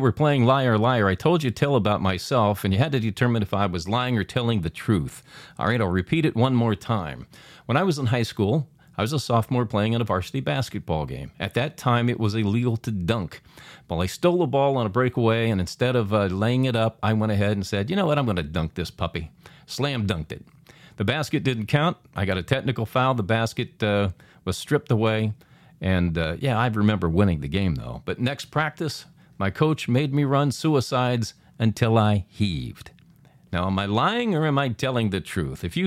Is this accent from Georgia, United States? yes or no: no; Pennsylvania, United States; Here's a guy I grew up with near Pittsburgh